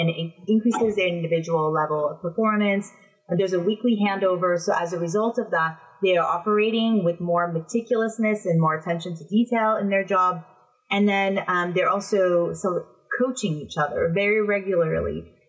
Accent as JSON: {"language": "English", "region": "California", "country": "United States", "accent": "North American", "moved": "as an adult", "lives_now": "London, United Kingdom", "said": "And then I moved over from California. I have a North American accent, but I'm an expat now living in London."}